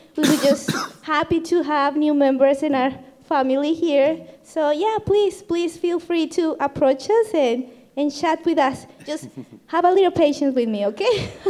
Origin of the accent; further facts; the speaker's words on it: Colombia; English is a second language; I was raised and born in Colombia. So if I have a little accent, well, you know why.